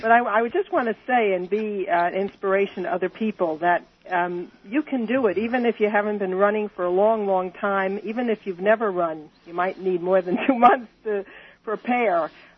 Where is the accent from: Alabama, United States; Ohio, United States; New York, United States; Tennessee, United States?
New York, United States; New York City; I'm born and bred in Manhattan, West Sider. So I've lived in other parts of the country. I've returned home.